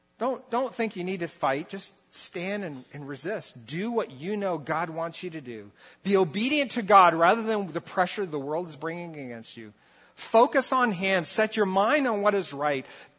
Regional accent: Brazil; now in Canada; I grew up in Brazil. We saw it. I saw it enough that I'm glad I don't see it here in North America.

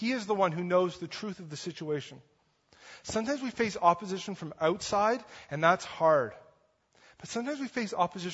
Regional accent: East Coast, United States; I grew up in the East Coast, pastored there for a few years, did my chunk of my schooling there.

